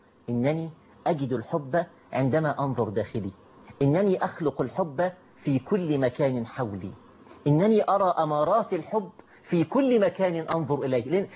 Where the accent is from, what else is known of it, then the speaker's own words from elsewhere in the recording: Egypt; موجوده في قلوبنا كمصريين او كعرب.